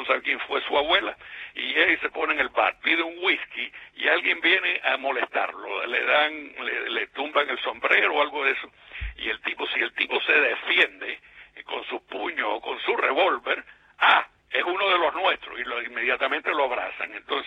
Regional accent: Havana, Cuba; born there; moved away as an adult; Yo nací en La Habana, Cuba. Yo llegué a este país, hablando de inmigrantes, yo llegué a este país cuando tenía 20 años. Tengo 75 ahora. Entonces soy un cubano agringado. Yo llegué acá con $10 en el bolsillo, no hablaba inglés.

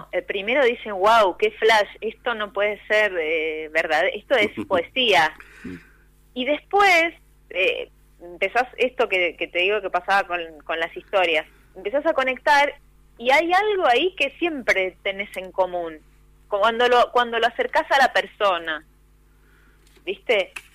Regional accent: Trelew, Chubut, Argentina; yo soy de Trelew, ¿no?

